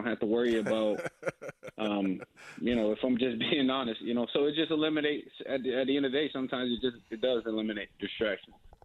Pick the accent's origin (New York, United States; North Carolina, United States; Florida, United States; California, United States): New York, United States; Syracuse; I grew up in Syracuse, New York. So look, it was cold.